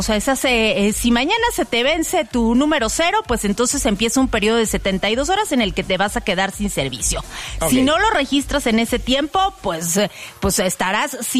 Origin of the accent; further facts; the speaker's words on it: Mexico; Oye, y como buen mexicano, al último momento, sí.